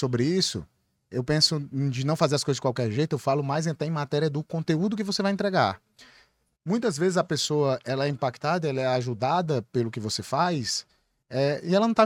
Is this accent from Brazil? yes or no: yes; Minas Gerais, Brazil; eu sou do interior de Minas Gerais, eu peguei um ônibus de 8 horas para poder pegar o voo para vir aqui para o Ceará